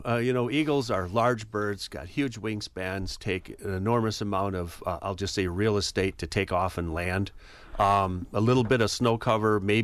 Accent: Prairie du Sac, Wisconsin, United States; I grew up on the Wisconsin River right there in Pertisac. I tell people I haven't gotten far in life, and I love to be right where I grew up.

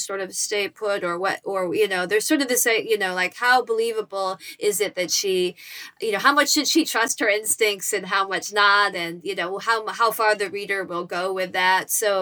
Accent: Midwest, United States; now in New York, United States; I'm from the Midwest and I grew up with a lot of men like that. And of course, they're everywhere. I live in New York now, and I know these men too.

